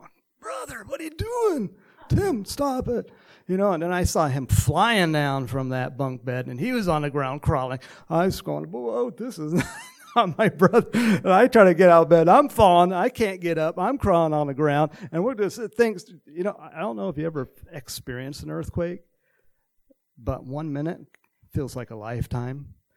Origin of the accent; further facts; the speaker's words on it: Texas, United States; born there; accent: Texas; moved away; also born or lived in California; I was born in Texas. I have a little Texas accent sometimes, depending on who I'm talking to. And but my family moved out to California in 1968.